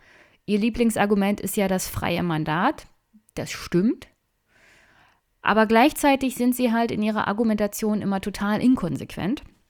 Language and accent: German; Brandenburg, Germany; Ich komme aus Brandenburg, wir haben hier ein Informationsfreiheitsgesetz